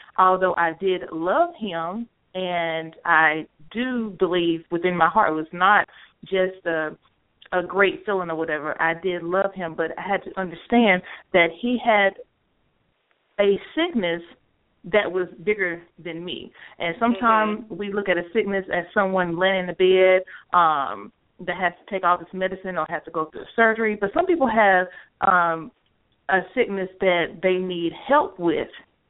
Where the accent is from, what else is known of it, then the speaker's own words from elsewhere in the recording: Rockingham, North Carolina, United States; now in Charlotte, United States; I do reside here in Charlotte, but I am from Rockingham, North Carolina, which is a small town away from Charlotte.